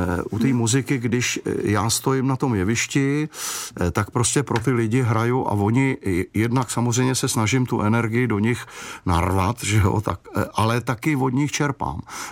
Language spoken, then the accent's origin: Czech; Prague, Czechia; Já jsem se tam přistěhoval, protože jsem kluk z Prahy, že jo. Až do roku 2001 jsem žil v Praze.